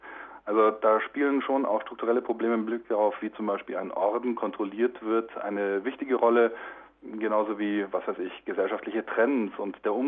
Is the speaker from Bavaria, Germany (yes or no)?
yes; Bavaria, Germany; vielleicht auch rund um Köln oder wo ich herkomme, aus Bayern haben